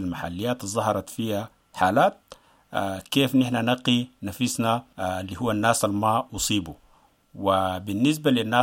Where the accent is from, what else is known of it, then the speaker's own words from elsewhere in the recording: Sudan; عندنا في السودان في مناطق بتكون بعيدة خالص يعني مثلا بتكون نائية